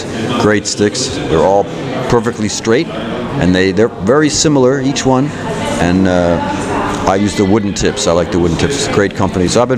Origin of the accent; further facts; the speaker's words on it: United States; now in New York, United States; I'm from United States. I live in New York. I've been in New York for about 30 years now.